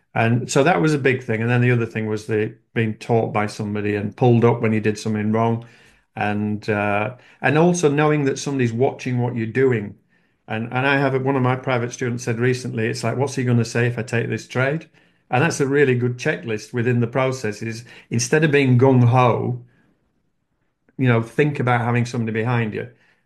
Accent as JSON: {"language": "English", "region": "Yorkshire and the Humber", "country": "United Kingdom", "said": "I'm from Yorkshire in the north of England. We're known for being Scotsmen with the generosity squeezed out of us, so we don't like to spend money."}